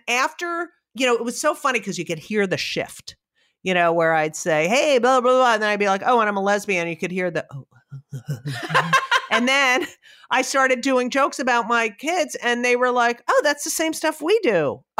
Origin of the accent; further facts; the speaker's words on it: New Jersey, United States; I grew up in Jersey and I couldn't wait to get out. And it feels so good to, I mean, my roots are there and it feels so good to go back.